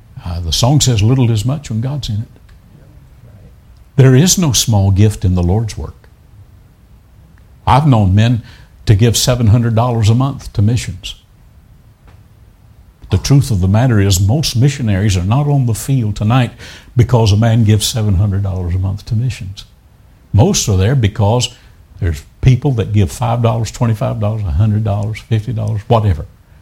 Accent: the South, United States; I'm from the South.

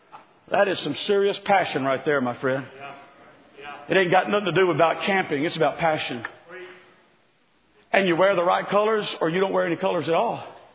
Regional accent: Alabama, United States; See, I live in a state that is plagued. I'm from Alabama. Pray for me.

